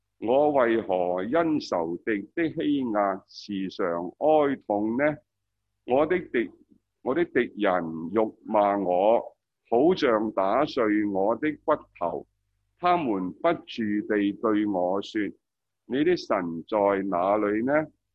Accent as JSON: {"language": "Cantonese", "country": "Hong Kong", "said": "我哋香港人过去呢5年啦"}